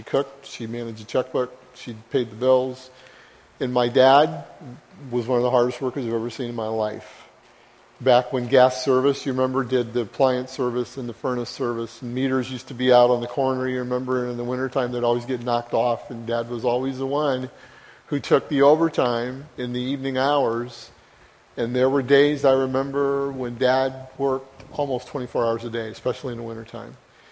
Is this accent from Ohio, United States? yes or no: yes; Ohio, United States; see, I'm from Ohio, soda, if you're from Boston.